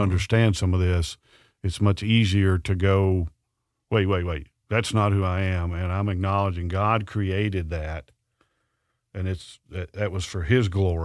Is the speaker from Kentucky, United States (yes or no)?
yes; Murray, Kentucky, United States; because I grew up in Murray.